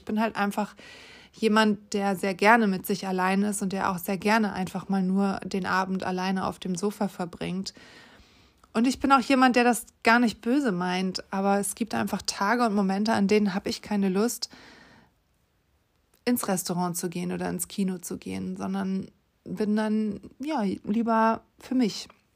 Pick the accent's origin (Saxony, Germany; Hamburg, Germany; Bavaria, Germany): Hamburg, Germany; moved away; Hamburg meine Base ist. Hamburg ist meine Heimat und da ist meine Familie und da sind meine Freunde.